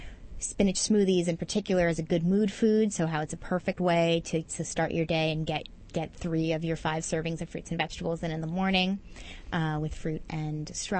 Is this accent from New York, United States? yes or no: yes; Queens, New York, United States; born there; I was born in Queens, so I was very, very proud of 244, and I'm blown away with that school.